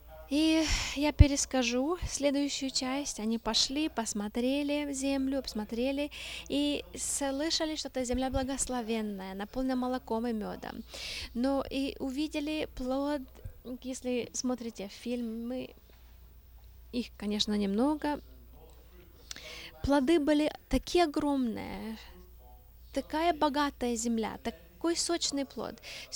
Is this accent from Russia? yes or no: no; England, United Kingdom; Russian is a second language; Когда я рос в Англии, мы жили в месте, называется Pickers Street.